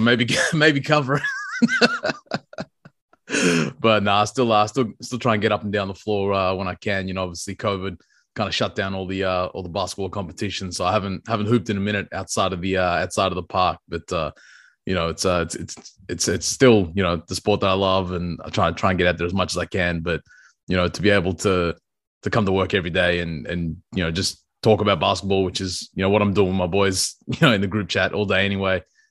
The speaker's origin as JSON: {"language": "English", "country": "Australia", "tie": "born or raised there", "also_born_or_lived": "Kenya", "said": "I'm Ethiopian Eritrean. I was born in Kenya, moved to Australia when I was two. So I've been out here for a minute. Grew up here, and Australia is a sports crazy country"}